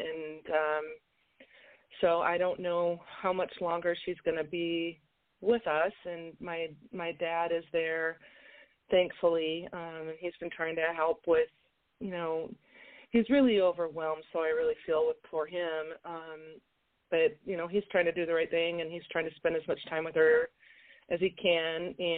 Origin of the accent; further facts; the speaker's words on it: Minnesota, United States; She lived in California. I grew up in Minnesota